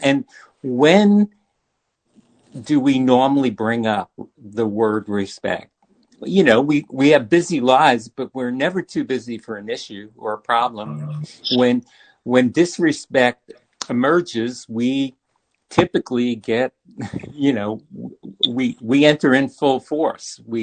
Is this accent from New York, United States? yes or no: yes; New York, United States; I grew up in New York. I went to City College and NYU